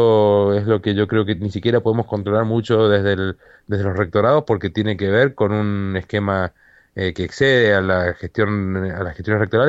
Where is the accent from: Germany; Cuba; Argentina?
Argentina; qué lástima que como argentinos tenemos que estar marchando para defender algo que ya es nuestro